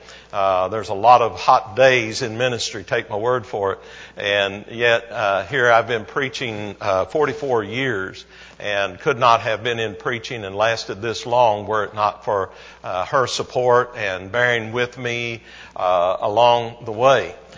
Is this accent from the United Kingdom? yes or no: no; Jeffersonville, Indiana, United States; I can remember hearing of Lehman Avenue when I was a teenager, growing up in Jeffersonville, Indiana.